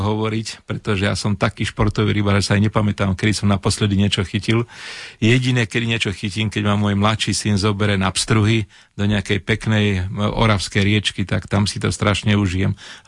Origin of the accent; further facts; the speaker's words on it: Bratislava, Bratislava Region, Slovakia; ja som rodinný Bratislavčan a celý život som strávil v Bratislave